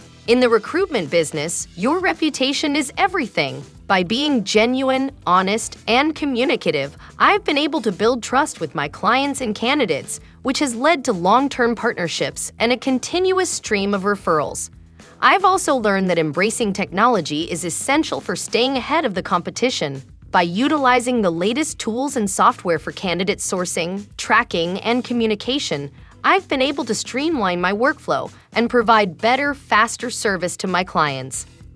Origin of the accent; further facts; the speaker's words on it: India; moved away as an adult; now in United States; I moved to the US from India, where I pursued an advanced degree in a scientific field.